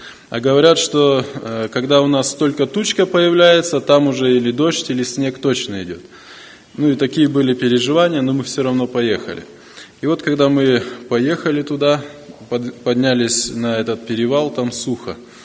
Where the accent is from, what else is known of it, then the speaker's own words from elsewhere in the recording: Kadzhi-Say, Issyk-Kul Region, Kyrgyzstan; Я из Кыргызстана, с Иссык-Кульской области, южный берег Иссык-Куля, поселок Каджысай.